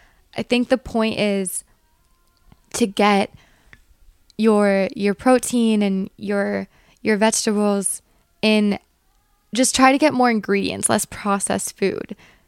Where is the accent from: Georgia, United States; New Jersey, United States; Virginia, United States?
Virginia, United States; also born or lived in Brooklyn; now in California, United States; Not no, because I grew up in Virginia and I definitely had my mornings of defrosting my car and getting into it.